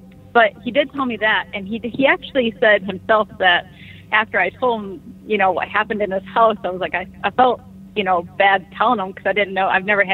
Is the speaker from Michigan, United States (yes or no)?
yes; Michigan, United States